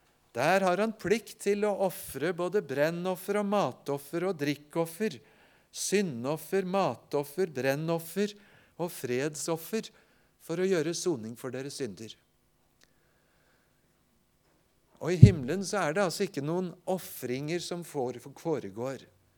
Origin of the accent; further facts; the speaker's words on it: Vestfold, Norway; Hjemme i Vestfold husker jeg godt en stor, flott